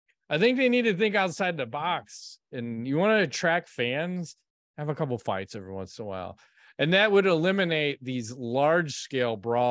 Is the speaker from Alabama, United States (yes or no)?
no; Chicago, Illinois, United States; We're from Chicago. I support the White Sox.